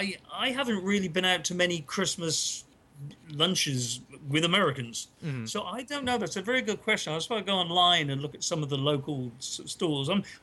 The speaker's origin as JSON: {"language": "English", "region": "East of England", "country": "United Kingdom", "said": "I think I come from Norfolk, which is one of the drier parts of England, typically, I'm told."}